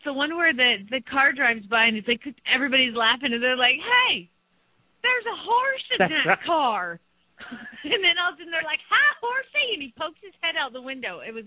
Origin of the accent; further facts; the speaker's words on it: Phoenix, Arizona, United States; from Phoenix, Arizona